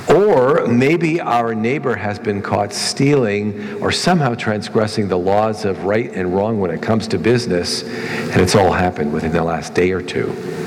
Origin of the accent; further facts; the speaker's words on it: Toronto, Ontario, Canada; when I grew up in Toronto, in the province of Ontario